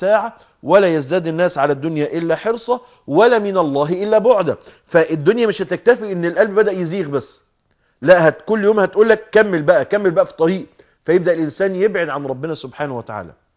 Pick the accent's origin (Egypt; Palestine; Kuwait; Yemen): Egypt; Mansoura, Dakahlia; يعني احد العلماء اللي كان بيجي عندنا في المنصورة